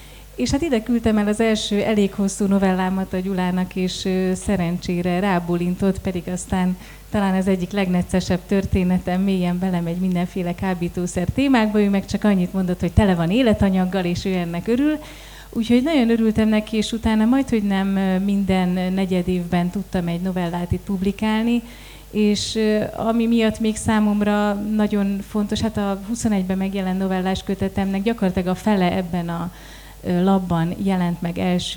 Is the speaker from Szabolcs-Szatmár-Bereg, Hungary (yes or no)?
no; Tiszaföldvár, Jász-Nagykun-Szolnok, Hungary; born there; Én is Szolnok megyei szerző vagyok, Tiszaföldváron születtem